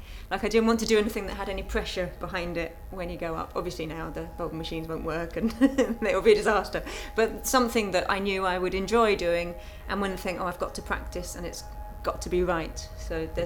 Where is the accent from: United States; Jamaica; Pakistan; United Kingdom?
United Kingdom; East of England; now in Liverpool, United Kingdom; I live in Liverpool, I have for 10 years. Before that, I grew up in Hertfordshire. And my date of birth is 4th of October 1977.